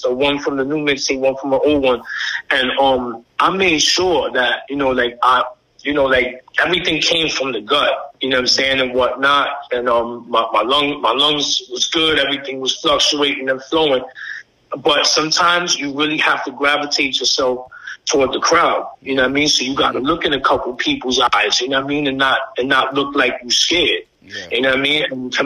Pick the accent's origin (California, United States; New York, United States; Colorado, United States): New York, United States; New York City; I play every sport, you know, growing up in the Lower East Side.